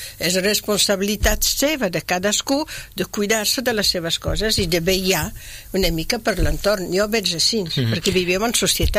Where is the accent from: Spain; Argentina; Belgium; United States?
Belgium; Jo me'n vaig a Bèlgica, al meu poble, amb les vaques